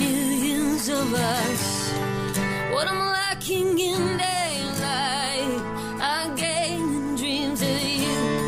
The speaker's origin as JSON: {"language": "English", "region": "the Maritimes", "country": "Canada", "said": "We're fine. We're not fussy from the Maritimers. We go with the flow."}